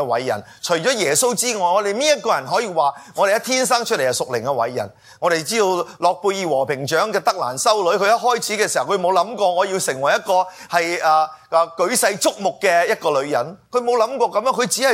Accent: United States; 我哋美国人

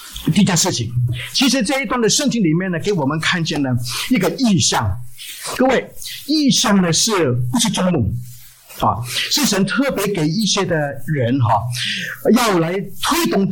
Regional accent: Bangladesh; 因为我们孟加拉人很少人吃猪

